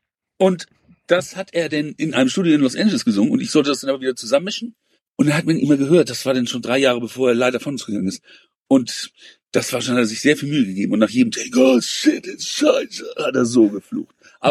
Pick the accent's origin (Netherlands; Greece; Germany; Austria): Germany; Northern Germany; Ja, also ich bin ja aufgewachsen so in Norddeutschland